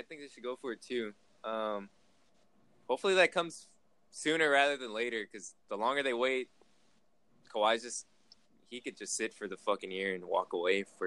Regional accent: San Antonio, Texas, United States; Watching the Spurs, we're from San Antonio. We hear about them all the time.

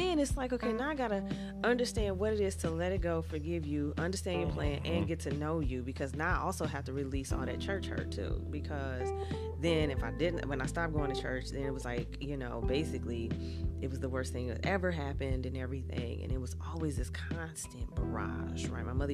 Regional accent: Detroit, Michigan, United States; I come from Detroit. We hustle. We get out there.

